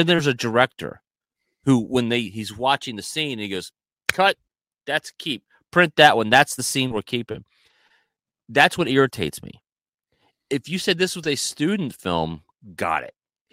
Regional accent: Ohio, United States; I grew up in the Midwest of America, Ohio. Our biggest fears were quicksand.

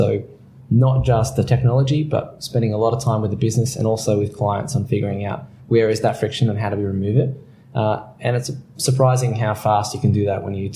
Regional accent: Newcastle, New South Wales, Australia; also born or lived in Sydney; I grew up in Newcastle. I went through school here, spent the early part of my 20s away working in Sydney, which is a bit of a rite of passage for a Novocastrian

